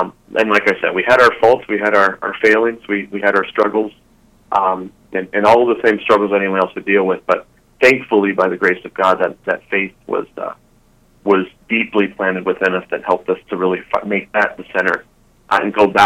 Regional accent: Phoenix, Arizona, United States; I grew up in Phoenix, Arizona.

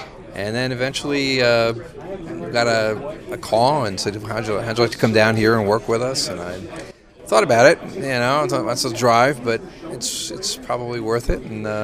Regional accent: Reading, Pennsylvania, United States; I am from Reading, Pennsylvania, obviously. Grew up in Reading, went to Catholic school, and actually spent a short amount of time in seminary up in Scranton, studying for the Allentown Diocese

